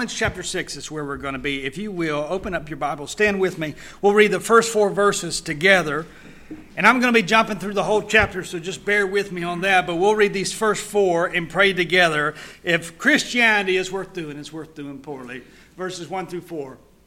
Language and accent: English; Alabama, United States; I was not raised in North Carolina. I was raised in Alabama.